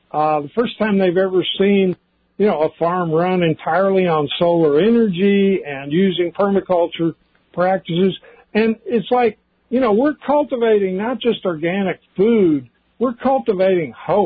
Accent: Deep South, United States; I mean, I'm originally from the Deep South

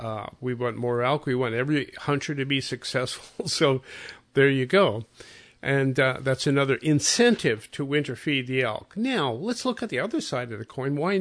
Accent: Billings, Montana, United States; You know, when I was a youngster growing up in Billings, Montana, the folks always took … to Yellowstone Park

